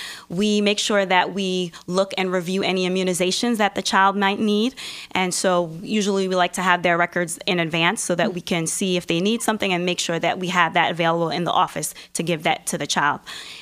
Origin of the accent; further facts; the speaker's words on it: New York, United States; also born or lived in Norfolk, Virginia; And then I decided to come back to New York, to my hometown, and to work.